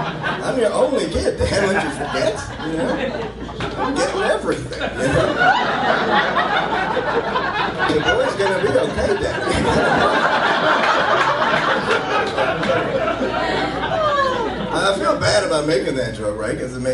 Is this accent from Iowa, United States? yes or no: no; California, United States; I was born and raised in the Indian province of Silicon Valley.